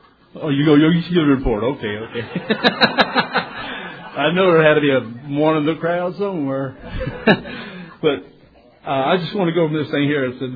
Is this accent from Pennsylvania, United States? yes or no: no; Midland City, Alabama, United States; I say I come from a small town in Alabama, a little town called Midland City, Alabama.